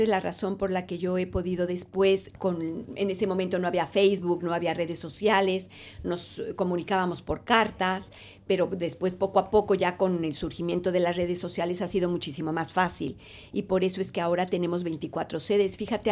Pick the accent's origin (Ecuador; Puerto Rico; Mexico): Mexico; moved away as an adult; also born or lived in Paris, France / Lima, Peru; Yo salí de México hace 30 años y me fui a París, me fui a hacer un doctorado. Entonces estuve, digamos, un muy buen tiempo viviendo en París, aprendiendo el francés y estudiando. Y después he ido a varios lugares a vivir. Entonces uno de ellos ha sido Perú.